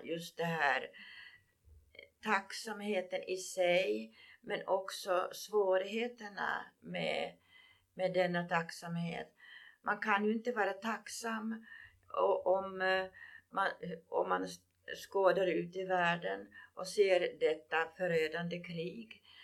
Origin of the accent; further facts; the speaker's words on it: Kronoby, Ostrobothnia, Finland; now in Sweden; pratar kanske om mitt Kronoby, mitt fosterland är Finland, mitt hemland är Sverige.